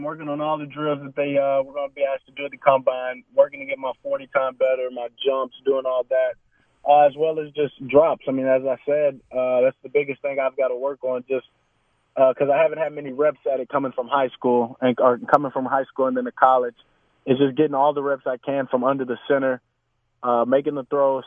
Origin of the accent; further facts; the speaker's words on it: Haughton, Louisiana, United States; just the small-town guy that's from Houghton, Louisiana.